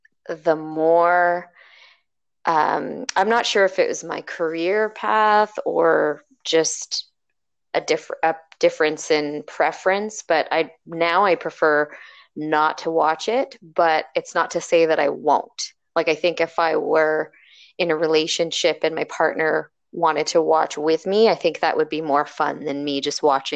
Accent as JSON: {"language": "English", "town": "Toronto", "region": "Ontario", "country": "Canada", "said": "I'm from Toronto. I am 35 years old, and I identify as female."}